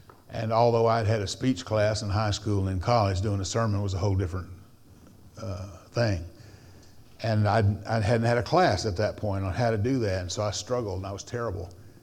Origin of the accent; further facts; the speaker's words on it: Kingsport, Tennessee, United States; I was back in my hometown of Kingsport.